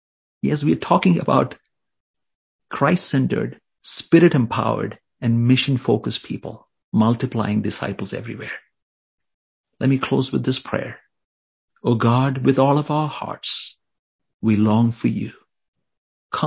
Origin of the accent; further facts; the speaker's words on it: India; English is a second language; India is a very complex country. It has over 1,400 languages. The language that I speak, my mother tongue, is not spoken in any other states in India.